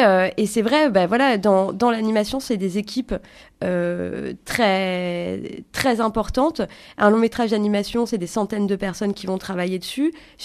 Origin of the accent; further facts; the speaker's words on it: Rennes, Brittany, France; Moi, je suis de Rennes et on a 2 studios également